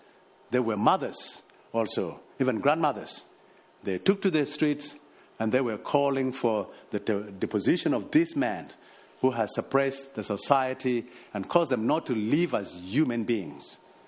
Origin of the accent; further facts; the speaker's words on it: Sudan; you can see it's a subject close to my heart because I come from Sudan.